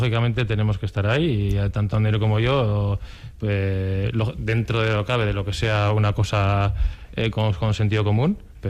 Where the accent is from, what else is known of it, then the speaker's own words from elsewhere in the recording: Ayala, Basque Country, Spain; También tenemos mucha relación con Vitoria, pero bueno, pues estamos como en la mitad. Y bueno, pues por eso somos especiales, los de Ayala.